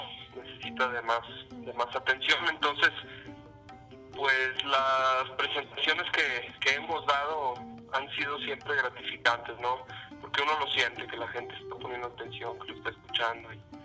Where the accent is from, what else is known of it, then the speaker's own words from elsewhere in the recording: Monterrey, Nuevo León, Mexico; Yo soy de Monterrey, por eso lo puedo decir, ¿no?